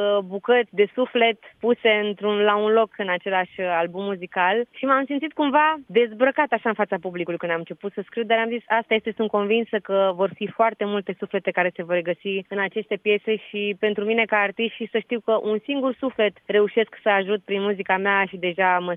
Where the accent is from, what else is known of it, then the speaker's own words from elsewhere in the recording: Deva, Hunedoara County, Romania; eu provin dintr-o familie, deja se știe, foarte numeroasă, suntem 11 copii, am crescut la Deva într-o casă modestă, cu o situație modestă